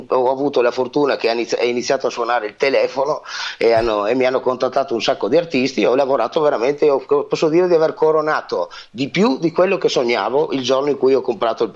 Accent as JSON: {"language": "Italian", "region": "Friuli-Venezia Giulia", "country": "Italy", "tie": "born there", "said": "nella zona dove sono nato, appunto in Friuli"}